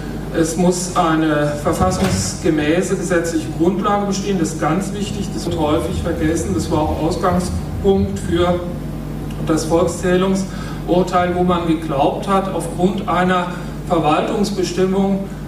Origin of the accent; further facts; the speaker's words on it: Rhineland-Palatinate, Germany; Also Rheinland-Pfalz hat es mittlerweile, mein Herkunftsland, auch übernommen.